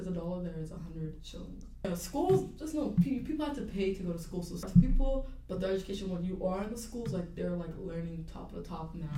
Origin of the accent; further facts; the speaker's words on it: Nairobi, Kenya; born there; Geographically, I come from the Ogaden region in Somalia, I guess. I was born in Nairobi, Kenya, and they have Somalis out there.